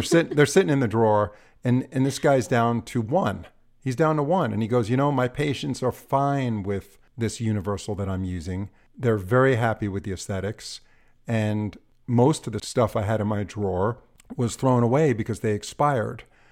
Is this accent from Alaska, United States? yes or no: no; New York, United States; I'm from New York originally, and it's hard for me to say that word